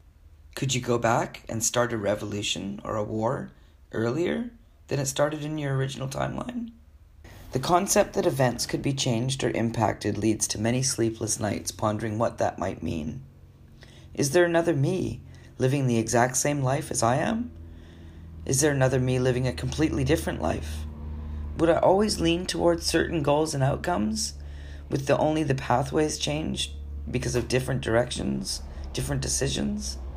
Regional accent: Vancouver, British Columbia, Canada; now in Australia; Growing up in Vancouver and then moving to Australia over 20 years ago

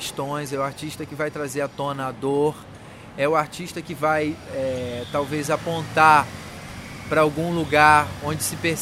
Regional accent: Rio de Janeiro, Brazil; moved away as an adult; now in São Paulo, Brazil; Sou do Rio. Vim para cá 8 anos atrás morrendo de medo dessa cidade grande, sem praia, pensando o que será de mim ali.

